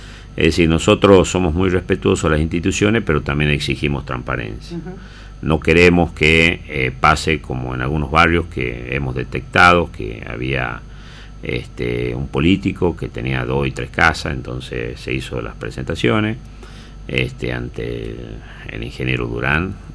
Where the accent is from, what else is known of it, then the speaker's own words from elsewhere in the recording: Aguilares, Tucumán, Argentina; yo amo mi tierra, soy un tucumano, soy un hombre de Aguilares, he nacido en un pueblo del interior.